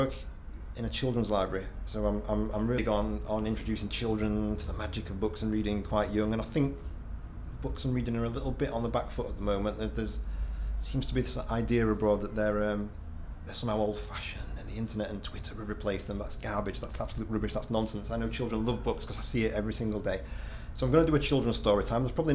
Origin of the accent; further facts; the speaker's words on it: Featherstone, Yorkshire and the Humber, United Kingdom; I'm 38, and I come from Featherston, which is a small town in West Yorkshire.